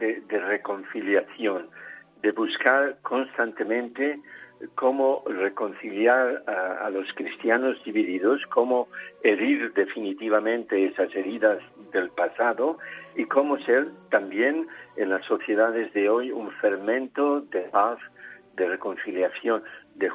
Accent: Barcelona, Catalonia, Spain; born there; Yo nací en Barcelona

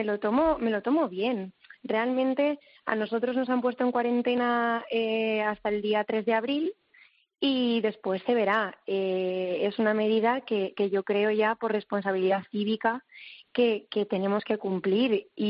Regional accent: Valencia, Valencian Community, Spain; yo soy de Valencia y las fallas estacionadas no estaban canceladas.

